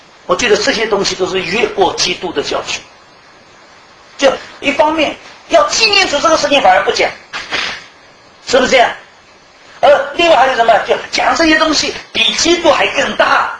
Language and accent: Chinese; China; 跟我什么关系？我是中国人，跟我什么关系？